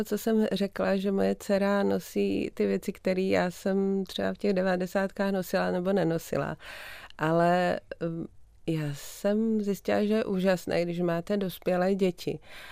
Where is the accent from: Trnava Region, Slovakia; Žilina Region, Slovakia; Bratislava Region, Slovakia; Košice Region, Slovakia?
Žilina Region, Slovakia; Martin; já můžu žít v Bratislavě, v Praze, ale v tom Martině, kde jsou ty hory, Martinské hole a malá velká fatra kolem dokola, kam se podíváte, tak tam to tak cítím, že tady jsem doma.